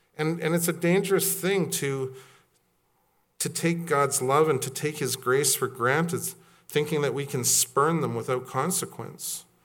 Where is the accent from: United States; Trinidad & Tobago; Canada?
Canada; Salmon Arm, British Columbia; Now, I grew up in Salmon Arm, BC.